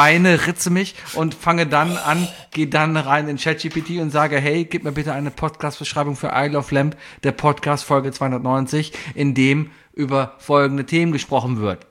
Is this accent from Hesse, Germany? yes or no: no; Cologne, North Rhine-Westphalia, Germany; Ich bin ja in Mauenheim groß geworden.